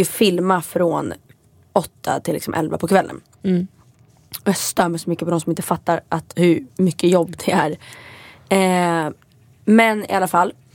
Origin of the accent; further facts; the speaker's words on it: Italy; Men jag är från Italien.